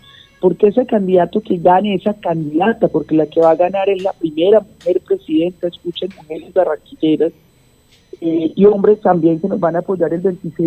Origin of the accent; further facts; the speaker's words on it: Medellín, Antioquia, Colombia; now in Bogotá, Colombia; yo soy oriunda de Medellín, pero vivo hace más de 15 años en Bogotá y mi origen familiar es caribeño.